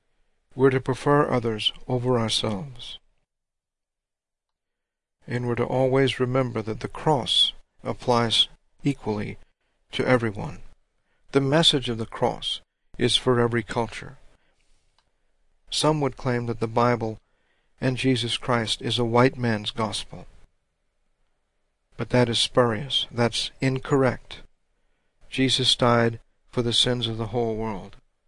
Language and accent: English; Louisiana, United States; I'm from Louisiana, I'm a Cajun.